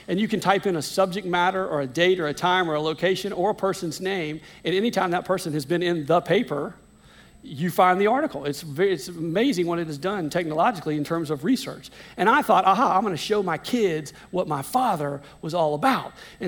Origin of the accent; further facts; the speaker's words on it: Louisiana, United States; I grew up in Louisiana, all right?